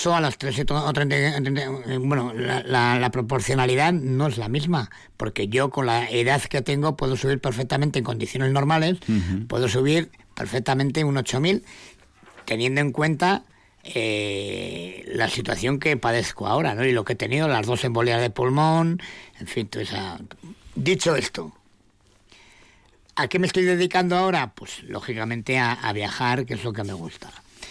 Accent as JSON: {"language": "Spanish", "country": "Spain", "said": "como ciudadano español, tengo el mismo derecho que cualquier otra persona en que me repatrien a mi país"}